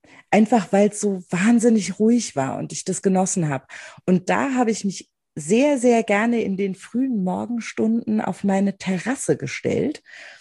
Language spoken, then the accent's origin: German; Rhineland-Palatinate, Germany; ich finde, wenn ich hier ins Glas rieche, dann riech ich Pfalz, dann riech ich meine Heimat.